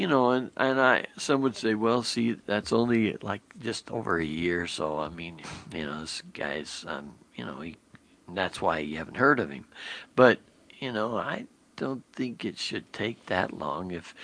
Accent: Georgia, United States; Another recent exit poll in my home state of Georgia showed 6 in 10 Republicans have felt betrayed by their political party.

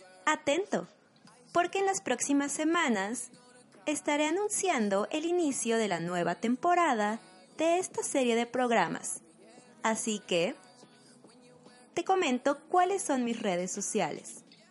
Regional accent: Mexico; now in Germany; una mexicana viviendo en Alemania

